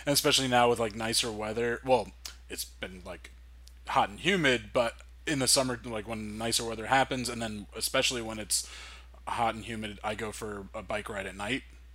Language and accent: English; New Jersey, United States; I mean, we grew up in Jersey, and it's humid, but, you know.